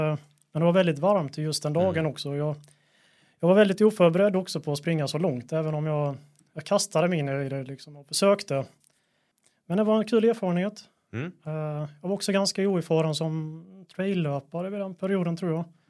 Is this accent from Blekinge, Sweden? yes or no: yes; Karlshamn, Blekinge, Sweden; Jag kommer nerifrån Blekinge ursprungligen, från Karlshamn. Och Karlshamn som sådant är väldigt platt.